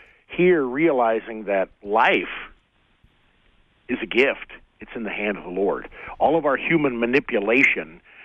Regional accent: Nebraska, United States; That's up in my neck of the woods. I'm from Northeast Nebraska too.

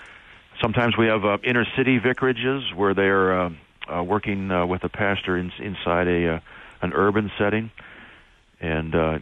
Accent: Western Canada, Canada; born there; being Canadian, I did want to go back to my home country. And I wanted to go back to the West Coast where I was born to be closer to my grandparents.

